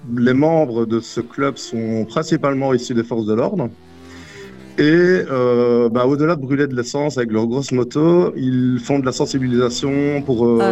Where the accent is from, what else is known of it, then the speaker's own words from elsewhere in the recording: Belgium; accent: Belgian; now in Fontaine-Notre-Dame, France; j'habite à Fontaine Notre-Dame, mais effectivement, je suis belge.